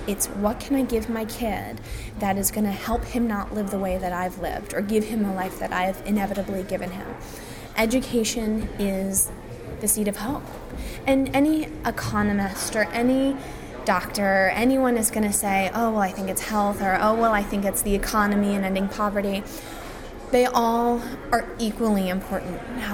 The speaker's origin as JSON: {"language": "English", "country": "United States", "tie": "born or raised there", "said": "I'm American born and bred. I love my American pizza and the bagels and the luxuries of being here."}